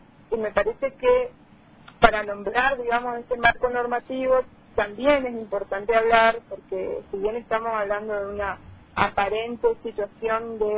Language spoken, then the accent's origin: Spanish; Puerto Rico, Misiones, Argentina; Sí, yo soy de Puerto Rico, me eduqué en esa localidad, conozco cómo es el ámbito cultural